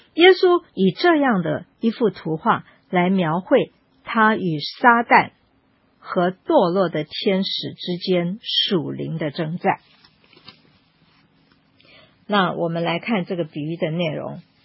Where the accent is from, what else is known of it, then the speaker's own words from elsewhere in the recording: Taiwan; 这个预言我们从小在台湾我们就是我们的读